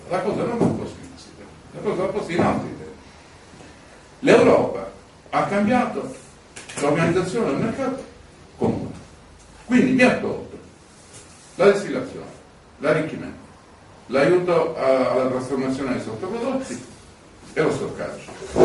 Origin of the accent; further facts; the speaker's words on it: Sicily, Italy; se mi presentavo e dicevo sono siciliano